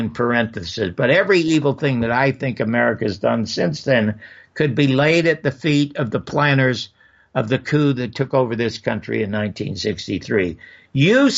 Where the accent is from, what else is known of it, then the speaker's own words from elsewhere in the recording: Las Vegas, Nevada, United States; when I got to Washington, D.C., and everybody found out I was from Las Vegas